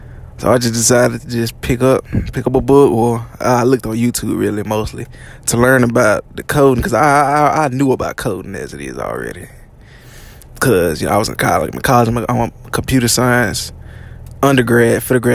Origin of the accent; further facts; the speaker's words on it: Vicksburg, Mississippi, United States; I'm from Vicksburg, Mississippi. I'm very deep inside. I'm deep in the South, and I'm from the country, as you can say, as people call it.